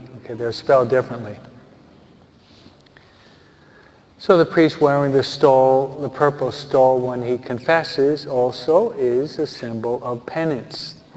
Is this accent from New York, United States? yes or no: yes; New York, United States; From where I'm from New York. From New York.